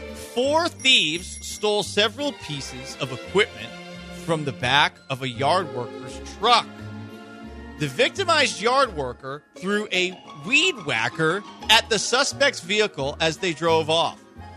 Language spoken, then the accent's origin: English; Florida, United States; So the weed whacker that I had when I was growing up in Florida, and the grass in Florida is like just super thick, that St. Augustine stuff.